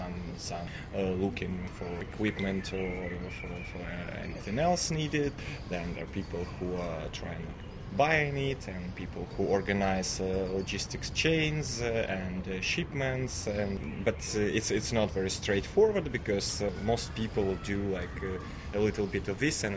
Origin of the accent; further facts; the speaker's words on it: Kyiv, Ukraine; English is a second language; now in Lviv, Ukraine; I'm from Lviv, but currently in I'm from Kyiv, but currently I'm in Lviv.